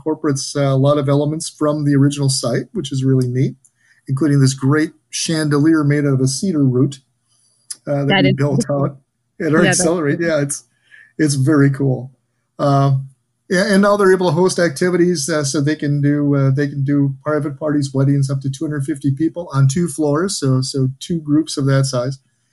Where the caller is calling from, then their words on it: Green Bay, Wisconsin, United States; I am recording from my home office in Green Bay, Wisconsin.